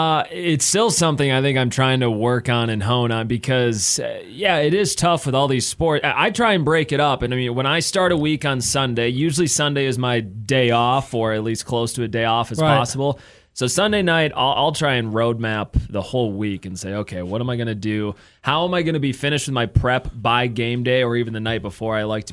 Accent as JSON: {"language": "English", "town": "River Falls", "region": "Wisconsin", "country": "United States", "tie": "born or raised there", "said": "No, it's all Wisconsin. So I grew up in River Falls, Wisconsin, right. Close to the Twin Cities, actually, right."}